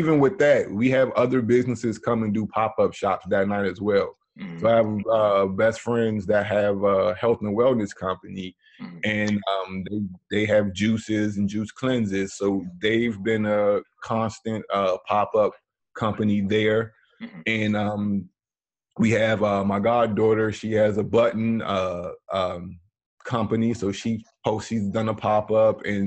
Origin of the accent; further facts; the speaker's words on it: Washington, District of Columbia, United States; which in the neighborhood I grew up in Riggs Park, D.C.